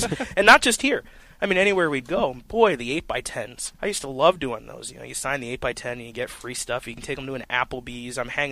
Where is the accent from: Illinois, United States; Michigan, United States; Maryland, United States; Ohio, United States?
Maryland, United States; born there; I was originally from the East Coast. I was born in Maryland.